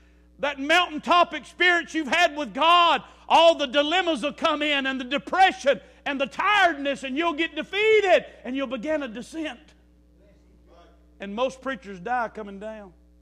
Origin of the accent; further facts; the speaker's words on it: Alabama, United States; I know that's not mature, but I'm from Alabama.